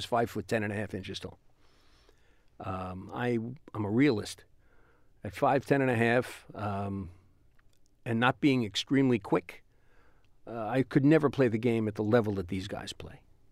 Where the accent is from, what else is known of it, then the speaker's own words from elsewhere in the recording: North Bergen, New Jersey, United States; We grew up in North Bergen, New Jersey.